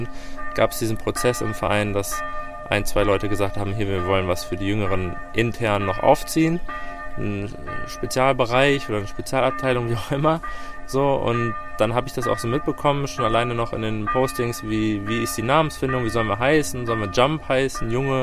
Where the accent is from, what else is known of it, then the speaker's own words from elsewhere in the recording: Bremen, Germany; Und ich bin aus Bremen, ich habe 2 Kinder und bin verheiratet